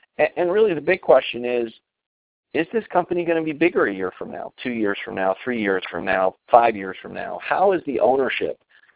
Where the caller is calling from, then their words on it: Colorado, United States; I'm calling in from Colorado this evening.